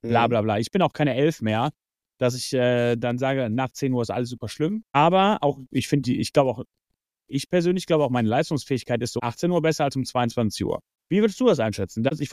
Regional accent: Lennep, North Rhine-Westphalia, Germany; Ich bin groß geworden in Lennep.

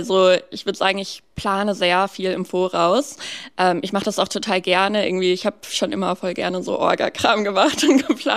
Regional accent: North Rhine-Westphalia, Germany; also born or lived in Berlin; now in Potsdam, Germany; Aus der Nähe von Düsseldorf.

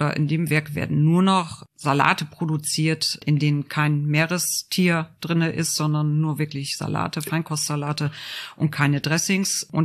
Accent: Northern Germany, Germany; born there; ich komme gebürtig aus Norddeutschland und die waren nach dem Krieg englisch besetzt.

